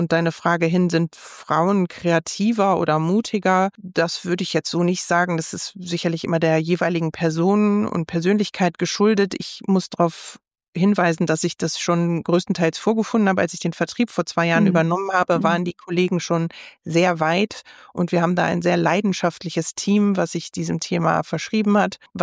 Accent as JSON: {"language": "German", "town": "Düsseldorf", "region": "North Rhine-Westphalia", "country": "Germany", "tie": "born or raised there", "said": "Es ist meine Heimatstadt."}